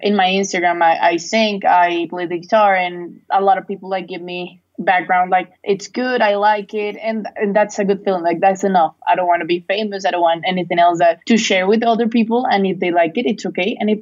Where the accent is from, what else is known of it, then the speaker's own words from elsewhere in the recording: Colombia; English is a second language; I live in Colombia. I'm from Colombia.